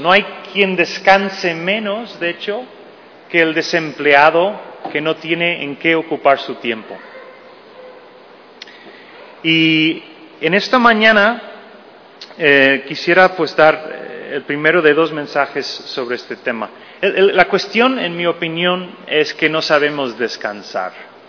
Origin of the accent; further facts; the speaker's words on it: California, United States; Al menos yo soy de California y no tenemos cielos como estos de aquí.